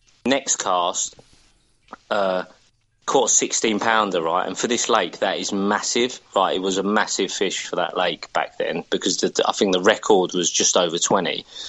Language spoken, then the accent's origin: English; Colchester, East of England, United Kingdom; when I went back to Colchester when I joined Corder, because I thought I'd go to my hometown. It was only an hour away. But yeah, I actually moved to Colchester originally in 1985. It was the year we moved to England, really.